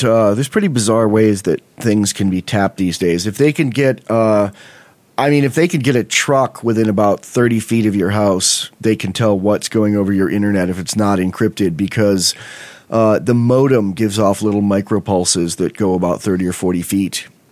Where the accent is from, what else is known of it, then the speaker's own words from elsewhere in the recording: Canada; I'm a little French too. I'm French Canadian though.